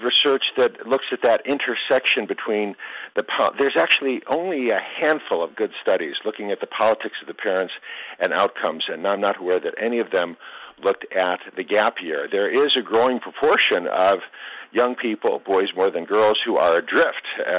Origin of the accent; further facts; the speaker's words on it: Ohio, United States; I attended public schools in Ohio, K-12, And, you know, I grew up outside Cleveland. We got a lot of snow, lake effect snow.